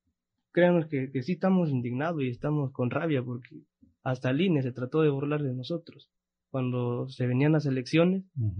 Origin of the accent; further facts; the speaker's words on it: Mexico; somos mexicanos